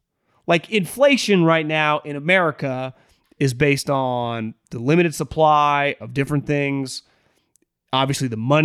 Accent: Canada; I'm from Canada

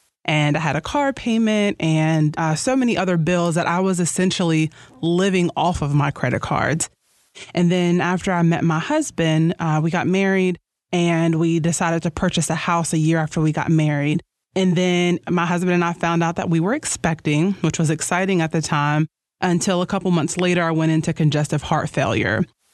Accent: Roanoke, Virginia, United States; I'm 30 years old and I'm from Roanoke, Virginia.

